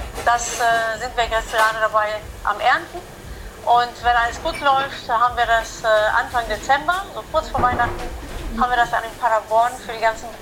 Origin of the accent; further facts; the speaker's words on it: Greece; Also ich bin ja in Griechenland aufgewachsen, in einem kleinen Dorf.